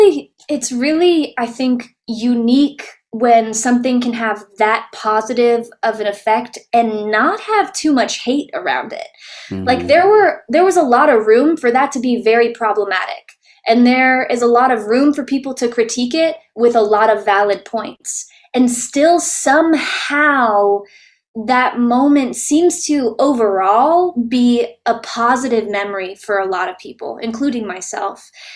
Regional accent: Toledo, Ohio, United States; I'm from Toledo, Ohio, a very small town in Toledo.

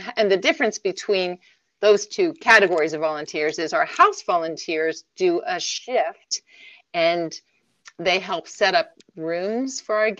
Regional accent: Lewisburg, Pennsylvania, United States; I grew up in a very small college town. I grew up in Lewisburg, Pennsylvania. My father was a professor at Bucknell University for 30 plus years.

